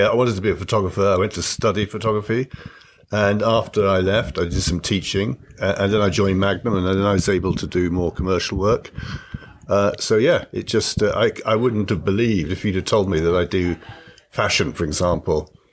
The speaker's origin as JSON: {"language": "English", "region": "South East England", "country": "United Kingdom", "tie": "born or raised there", "said": "I was brought up in Surrey, which is a suburb of London. I mean, it's a bit, a bit boring because it's a boring place to live. And I was very happy to get away and go to college in Manchester when I was 18."}